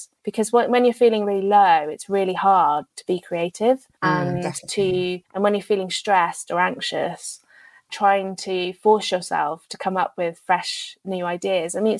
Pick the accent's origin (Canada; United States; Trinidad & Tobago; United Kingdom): United Kingdom; being a Brit in Germany.